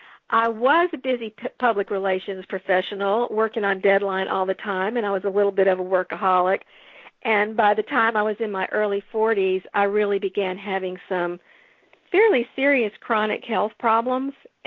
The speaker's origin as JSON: {"language": "English", "region": "the South", "country": "United States", "tie": "born or raised there", "said": "I grew up in the South. I grew up in a Jewish family. I'm used to American-style cuisines."}